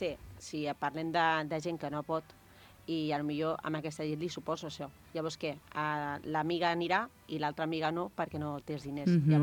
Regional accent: Sant Sadurní, Catalonia, Spain; also born or lived in Barcelona; jo vinc de Barcelona. Jo tenia 8 anys i vaig vindre a viure a Sant Sadurní.

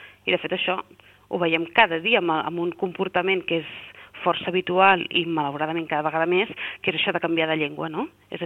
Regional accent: Catalonia, Spain; els bilingües al final som els catalans

